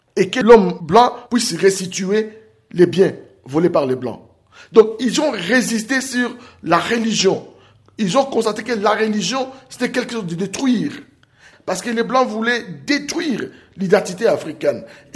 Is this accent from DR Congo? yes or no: yes; Jomba, North Kivu, DR Congo; Je vais donner un exemple chez nous à Jomba.